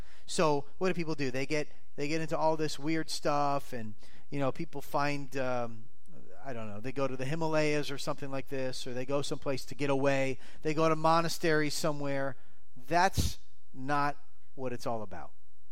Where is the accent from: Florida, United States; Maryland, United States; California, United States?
Florida, United States; so I grew up in Florida, and I know we had the hurricane here a couple of months ago, but I'm used to hurricanes like all the time.